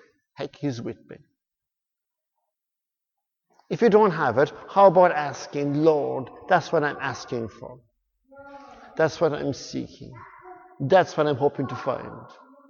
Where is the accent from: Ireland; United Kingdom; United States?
Ireland; And they said many years ago that no hugging Jesus, we're Irish